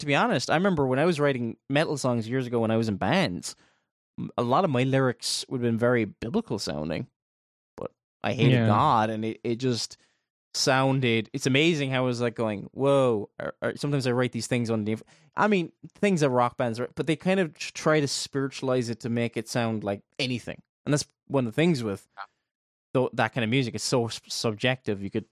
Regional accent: Ireland; Like, probably the fact that I'm Irish and all that.

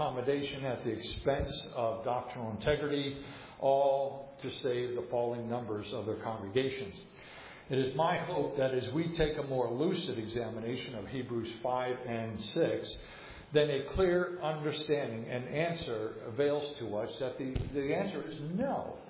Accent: New Jersey, United States; Folks, I'm from New Jersey. I have never been called brilliant.

